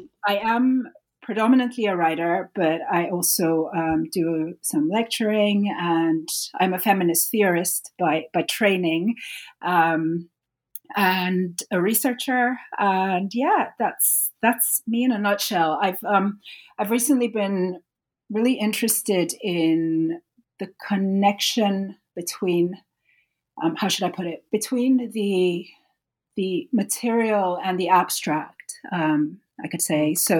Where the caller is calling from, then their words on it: London, United Kingdom; I'm in London, in the United Kingdom.